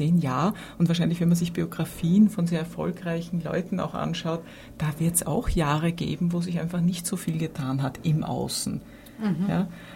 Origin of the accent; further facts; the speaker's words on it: Austria; Oder bei uns in Österreich sagt man überhaupt, wer ist schuld?